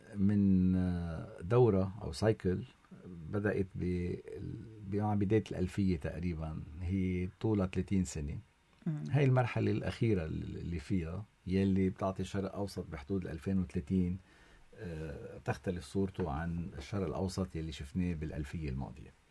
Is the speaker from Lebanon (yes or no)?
yes; Lebanon; كلبنانيين